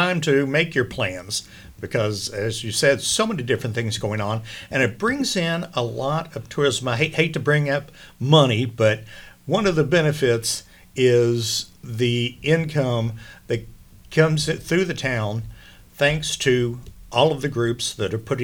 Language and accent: English; Maysville, Kentucky, United States; they saw on the ticket that I was from Maysville